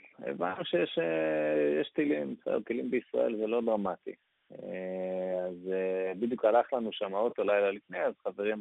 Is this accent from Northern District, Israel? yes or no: no; Ramat Gan, Tel Aviv District, Israel; אז אנחנו מרמת גן, אבל נסענו אליהם במודיעין.